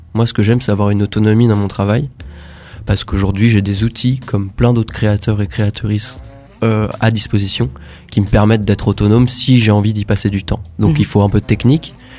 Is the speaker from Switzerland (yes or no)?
no; Auvergne-Rhône-Alpes, France; now in Reims, France; Moi je viens pas de cette région là, je viens de Haute-Savoie. Je suis arrivé à Reims par le biais des Beaux-Arts en fait.